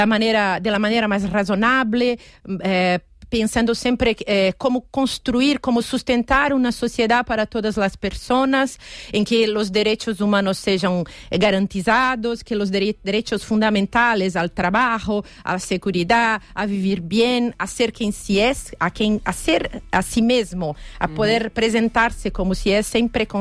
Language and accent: Spanish; Brazil; Spanish is a second language; en mi país